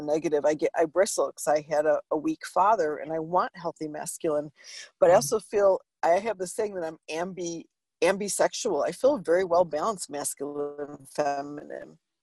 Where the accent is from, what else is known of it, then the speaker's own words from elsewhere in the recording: New York, United States; I'm Sicilian. I'm from New York.